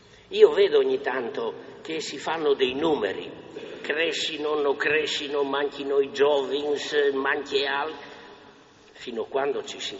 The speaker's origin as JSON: {"language": "Italian", "town": "San Daniele del Friuli", "region": "Friuli-Venezia Giulia", "country": "Italy", "said": "Ma siccome che io sono di San Daniel"}